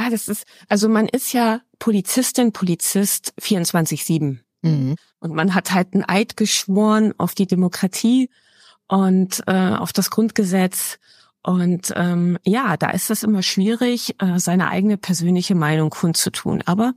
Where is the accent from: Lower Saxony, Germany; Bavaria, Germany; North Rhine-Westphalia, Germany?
Lower Saxony, Germany; Diepholz; Ich komme aus Diepholz, das liegt zwischen Bremen und Osnabrück.